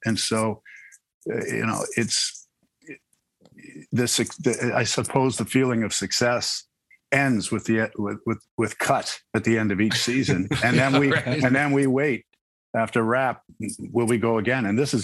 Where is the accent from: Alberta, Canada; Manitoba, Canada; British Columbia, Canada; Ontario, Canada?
Ontario, Canada; London; also born or lived in Toronto; I was born in Toronto. I grew up in London, Ontario.